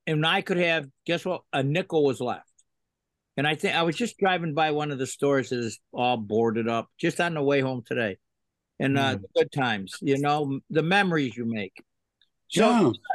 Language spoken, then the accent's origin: English; Pittsfield, Massachusetts, United States; You brought up something that I grew up here in Pittsfield, and there was a variety store on every corner.